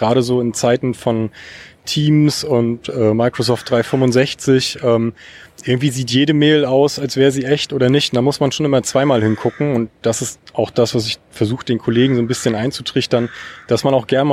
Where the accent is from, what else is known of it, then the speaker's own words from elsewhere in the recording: Mecklenburg-Vorpommern, Germany; now in Stralsund, Germany; Aus der Region Rostock.